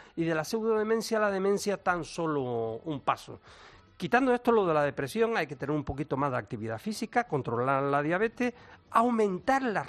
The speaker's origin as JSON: {"language": "Spanish", "region": "Canary Islands", "country": "Spain", "said": "los traseros en España los estás viendo en mi tierra, en Canarias"}